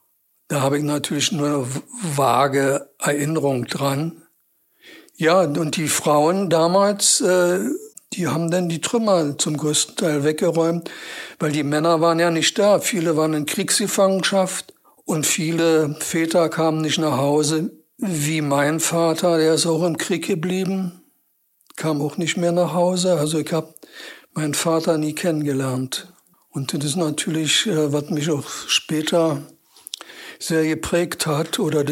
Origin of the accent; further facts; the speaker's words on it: Seeburg, Warmian-Masurian Voivodeship, Poland; born there; Also geboren bin ich in Seeburg, Ostpreußen, weil damals die Mütter, die schwanger waren, zum Entbinden in ihre Heimatorte zurück konnten.